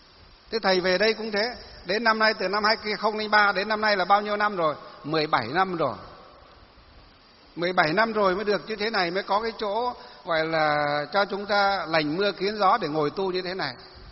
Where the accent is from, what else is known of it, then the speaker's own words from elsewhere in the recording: Hòa Bình, Vietnam; Tôi tâm đắc với cái năm ngoái gặp cái bác bí thư tỉnh ủy tỉnh Hòa Bình ở trong quê của tôi